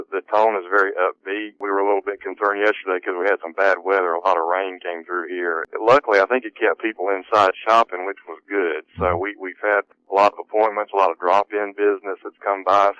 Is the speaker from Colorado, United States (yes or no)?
no; Athens, Georgia, United States; Reminds me, I grew up in Athens, Georgia.